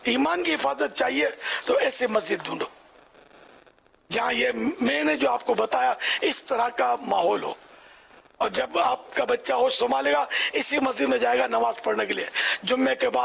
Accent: Karachi, Sindh, Pakistan; حیدرآباد رہے پھر کراچی میں آ گئے، اور جس گھر میں پیدا ہوا وہ بھی مطلب اولڈ سٹی ایریا میں تھا، لیکن پھر دوسرا گھر گاؤں گلی میں لیا، چھ مہینے کی عمر تھی مجھے

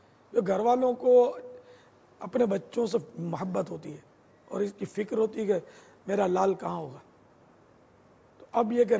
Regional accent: Karachi, Sindh, Pakistan; یہ پنجاب میں تو کم ہے رات جاگنے کا رجحان, ہمارے شہر میں زیادہ ہے باب المدینہ

